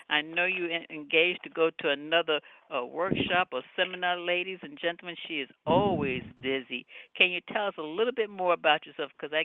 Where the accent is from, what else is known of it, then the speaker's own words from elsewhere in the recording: Long Island, New York, United States; You know, I'm from Long Island.